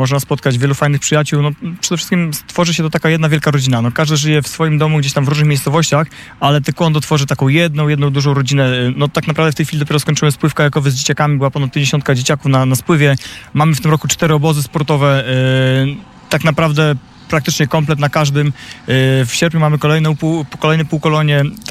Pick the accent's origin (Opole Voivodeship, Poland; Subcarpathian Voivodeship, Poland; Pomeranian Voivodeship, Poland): Subcarpathian Voivodeship, Poland; Dębica; also born or lived in Grocholice; urodziłem się w ogóle w Dębicy na Podkarpaciu. Tam się wychowałem. Później przeprowadzili się moi rodzice razem z całą moją rodziną do Grocholic, to jest województwo świętokrzyskie. Tam mieszkałem przez parę lat. No i ostatnie dwie dekady spędzam tutaj w Dębem.